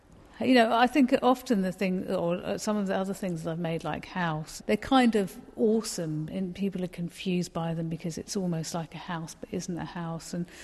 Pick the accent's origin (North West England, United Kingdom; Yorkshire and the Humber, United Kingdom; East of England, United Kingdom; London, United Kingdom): London, United Kingdom; I grew up in London, but, you know, it was in Victorian streets